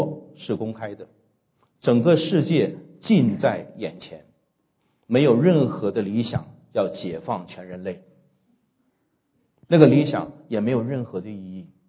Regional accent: Northeast China, China; 我们东北人吃猪肉炖粉条，猪肉炖粉条可劲儿造

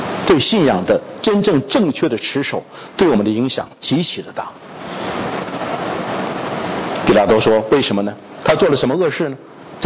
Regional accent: China; 像我们中国人说刑不上大夫哈

